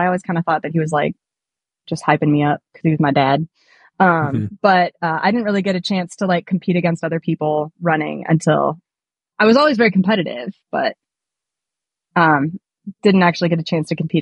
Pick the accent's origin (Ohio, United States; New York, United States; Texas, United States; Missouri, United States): Ohio, United States; Akron; So I'm originally from Akron, Ohio, home of LeBron James. And I actually went to his rival Catholic high school.